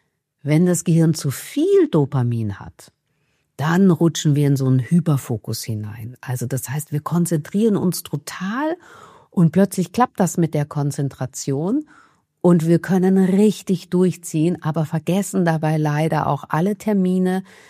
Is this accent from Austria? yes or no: yes; Vienna, Austria; Ich komme ja aus Wien.